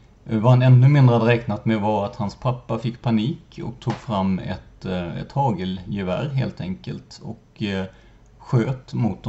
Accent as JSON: {"language": "Swedish", "town": "Rödeby", "region": "Blekinge", "country": "Sweden", "tie": "born or raised there", "said": "Så att tyvärr är väl det som min hemort Rödeby är, har blivit känd och känd för"}